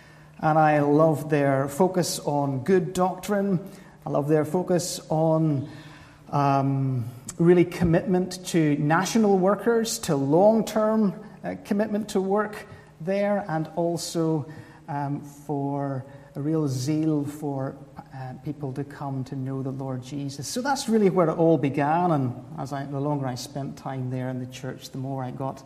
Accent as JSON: {"language": "English", "town": "Cookstown", "region": "Northern Ireland", "country": "United Kingdom", "lives_now": "Ballymoney, United Kingdom", "said": "Originally, I'm from Cookstown, but been living in Ballymoney for almost 20 years."}